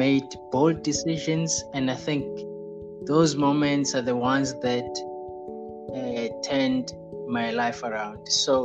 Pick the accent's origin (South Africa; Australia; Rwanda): South Africa; Newcastle, KwaZulu-Natal; I grew up in Newcastle, KwaZulu-Natal. It's a third largest town in KwaZulu-Natal in terms of population, and in terms of economy, it's fourth. So it's a very vibrant town. I grew up here and I started here until grade 12. Then I moved to study in Johannesburg